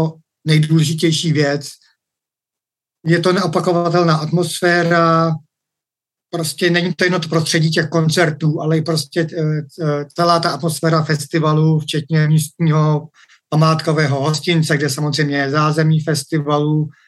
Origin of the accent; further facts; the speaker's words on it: Dobrš, South Bohemian Region, Czechia; Dobrše i moje rodná vesnice, takže samozřejmě mi to leží hluboko v srdci